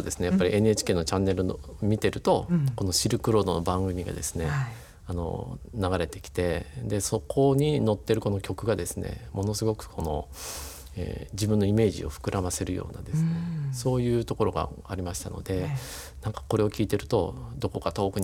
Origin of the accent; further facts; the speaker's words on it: Kashima, Saga, Japan; 私の生まれ育った佐賀県鹿島市っていうのは有明海側に面している町なんですね。